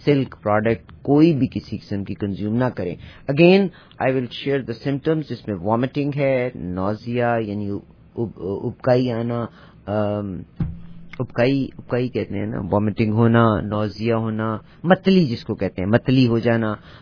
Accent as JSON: {"language": "Urdu", "country": "Pakistan", "said": "بہرحال ہم تو جس خطے سے تعلق رکھتے ہیں پاکستان میں, تو اگر دودھ خراب ہو جایا کرتا تھا تو ہم اس کا پانی خشک کرنے کے بعد اس کی مٹھائی بنا لیا کرتے تھے."}